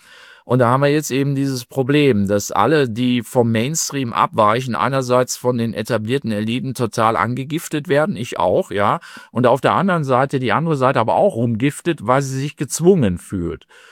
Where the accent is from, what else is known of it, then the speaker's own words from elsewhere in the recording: East Germany, Germany; born there; Und ich bin ja in der DDR geboren, da gab es die Mauer.